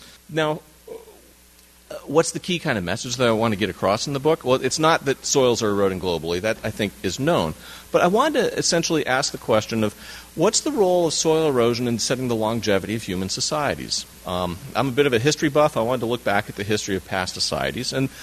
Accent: Washington, United States; I've got a picture of Mount St. Helens up there because I'm from Washington State. It was the natural disaster in my own backyard.

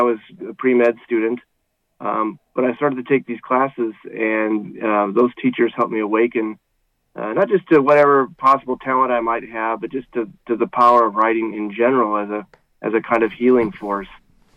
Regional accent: Fort Dodge, Iowa, United States; because we're both from Iowa, but we both have very strong central Iowa roots. I grew up in Fort Dodge.

